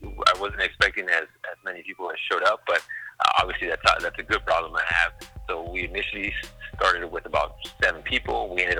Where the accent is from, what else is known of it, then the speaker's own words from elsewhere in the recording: Los Angeles, California, United States; And I'm based in L.A., born and raised in Los Angeles.